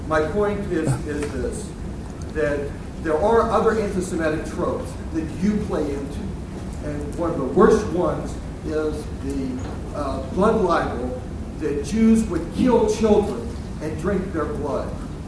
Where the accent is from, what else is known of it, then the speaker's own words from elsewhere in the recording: Cleveland, Ohio, United States; I am a Zionist. I'm from Cleveland, Ohio. I drove 5 hours here.